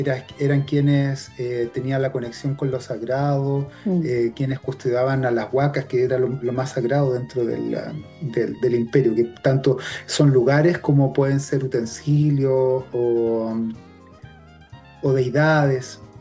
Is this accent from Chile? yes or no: yes; Chile; existe una mitad de nosotros como chilenos que pertenece a la cultura indígena, por así llamarlo, de nuestros abuelos, de nuestros ancestros.